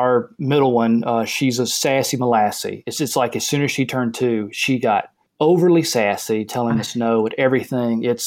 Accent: the South, United States; Because I grew up in the South and mainly just cheer for college football

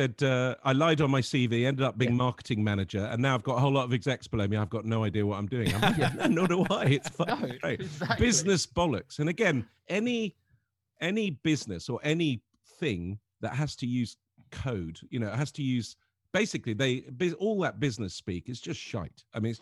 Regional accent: Lebanon; I think growing up in Lebanon, you can't not be into politics, because it's kind of the lifeblood of the place

